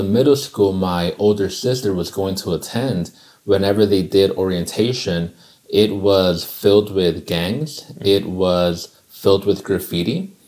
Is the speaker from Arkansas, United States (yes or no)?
yes; Rogers, Arkansas, United States; I had a totally different upbringing than I think I would have had growing up in Los Angeles. Not to mention, buying a home in LA, even at the time, was more challenging than it is buying a home in Arkansas.